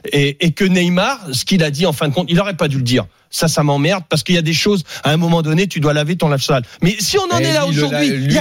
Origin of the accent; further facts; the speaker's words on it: France; Je suis français.